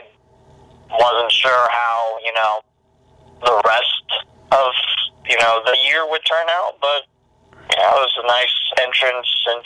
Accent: West Alexandria, Ohio, United States; My hometown is actually West Alexandria. It's a not a suburb, but it's a little country town about 30 minutes west of Dayton.

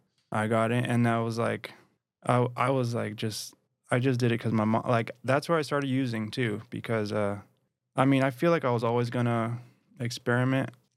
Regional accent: Los Angeles, California, United States; I'm from West LA.

